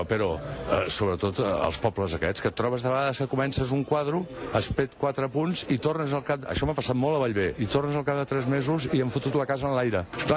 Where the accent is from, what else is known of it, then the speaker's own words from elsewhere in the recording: Barcelona, Catalonia, Spain; moved away as an adult; Soc fill de Barcelona, del barri xino, però vam venir fa 15 anys amb la meva dona en Pau Descansi perquè els fills es van col·locar a Andorra